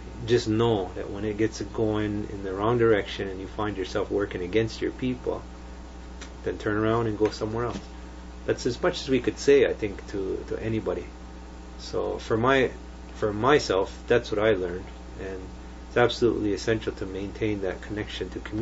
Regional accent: Kahnawake, Quebec, Canada; I'm lucky I'm from Ganawage, where people hold you accountable for what you say and what you

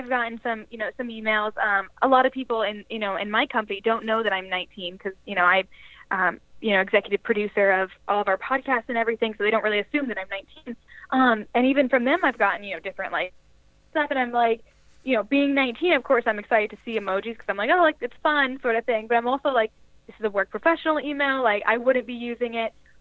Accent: Florida, United States; the Florida House of Representatives and everything, because I'm from Florida.

